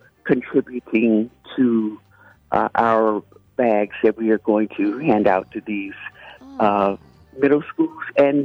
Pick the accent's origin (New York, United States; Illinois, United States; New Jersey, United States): Illinois, United States; Bloomington; No, I am from Bloomington, Illinois, which is 2.5 hours south of Chicago.